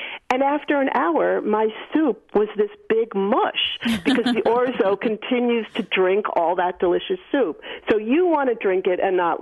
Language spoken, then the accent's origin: English; United States; Well, a lot of Jewish delis, I grew up outside of New York City. That was a big thing.